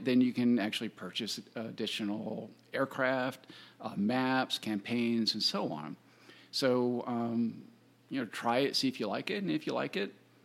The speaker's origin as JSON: {"language": "English", "region": "Virginia", "country": "United States", "tie": "born or raised there", "said": "I guess I grew up in Virginia."}